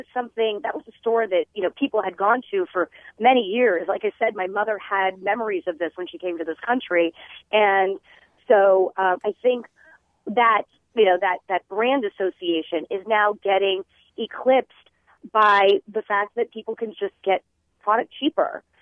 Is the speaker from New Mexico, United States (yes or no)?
yes; New Mexico, United States; I grew up in New Mexico, but we are a very much a Wisconsin household because my mom